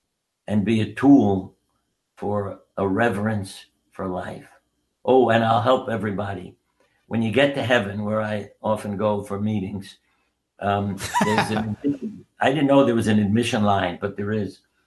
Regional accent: New York, United States; So growing up in New York, all the kids started calling me

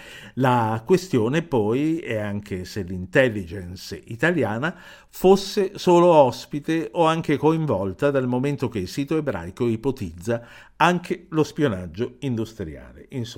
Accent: Emilia-Romagna, Italy; da emiliano cresciuto in Emilia

